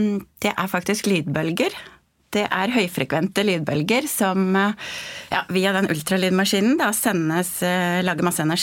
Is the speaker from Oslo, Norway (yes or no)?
no; Hønefoss, Buskerud, Norway; og så hadde jeg praksisen min hjemme I Hønefoss da, på Ringerike.